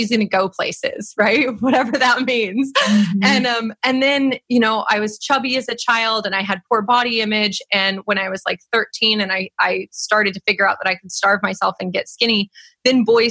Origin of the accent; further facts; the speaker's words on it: California, United States; Basically, I grew up in California, spent 6 years with this guy